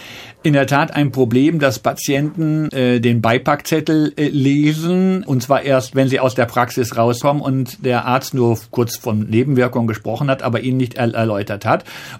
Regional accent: North Rhine-Westphalia, Germany; Und ich als 16-Jähriger bin ich also aus dem Sauerland in die Weltstadt Münster gefahren

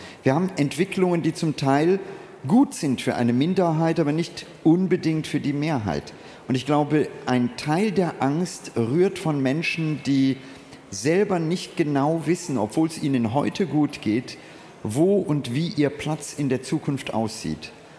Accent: India; Ich habe meine Kindheit in Indien verlebt.

